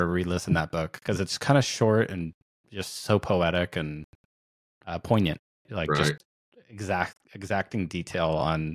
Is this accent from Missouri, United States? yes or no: no; Seattle, Washington, United States; now in California, United States; I'm actually technically from Seattle. I'm in California.